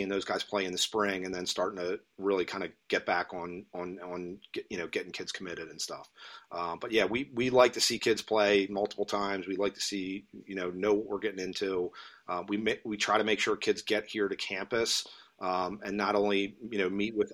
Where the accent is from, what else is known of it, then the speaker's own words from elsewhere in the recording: Baltimore, Maryland, United States; I'm from Baltimore. I would love to get, more MIA kids, more Baltimore kids.